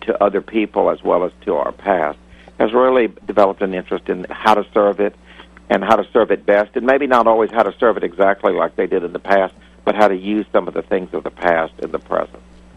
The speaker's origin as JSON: {"language": "English", "country": "Ireland", "said": "Being an Irish horse trader, I don't think the French are getting ready to give me one."}